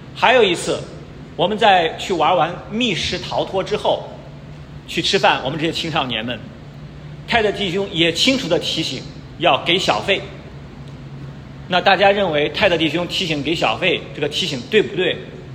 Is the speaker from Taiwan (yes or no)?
no; China; 但是我们中国人呢，没有这个文化